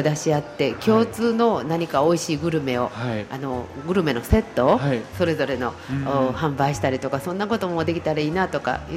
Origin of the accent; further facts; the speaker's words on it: Maizuru, Kyoto, Japan; 舞鶴に私たち生まれ育って